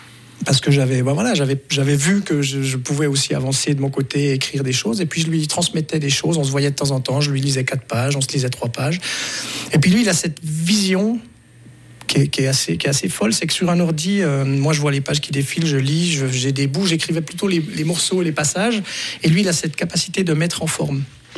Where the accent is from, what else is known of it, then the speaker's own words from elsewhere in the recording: Jura, Switzerland; moved away as an adult; now in Lausanne, Switzerland; c'est quelque chose que j'ai découvert quand je suis parti, des Franches, il y a maintenant une vingtaine d'années. Je faisais du théâtre à Montfaucon où on se marrait